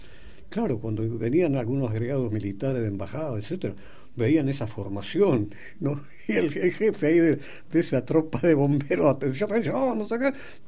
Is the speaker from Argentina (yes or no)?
yes; Argentina; no se preocupe, somos argentinos, aún jóvenes